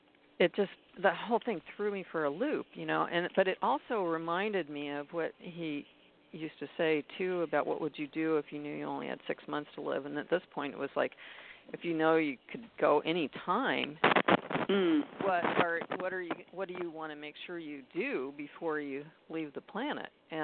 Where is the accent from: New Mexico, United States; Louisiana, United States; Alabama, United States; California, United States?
California, United States; I'm from California, so for me, those places are so far away that I couldn't really relate in the way that you would.